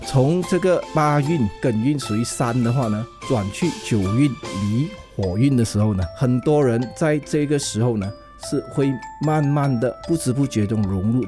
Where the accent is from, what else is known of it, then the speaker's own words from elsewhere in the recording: Penang, Malaysia; 我来自槟城